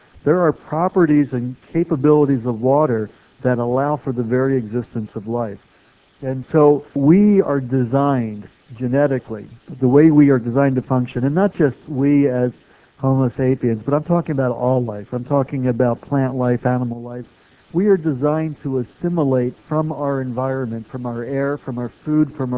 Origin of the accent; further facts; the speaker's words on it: Scottsdale, Arizona, United States; I'm here from Scottsdale, Arizona.